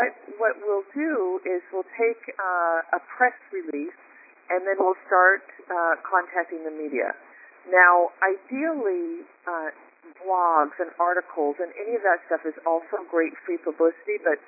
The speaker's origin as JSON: {"language": "English", "town": "Spokane", "region": "Washington", "country": "United States", "said": "And we happen to be from Spokane, Washington, both of us."}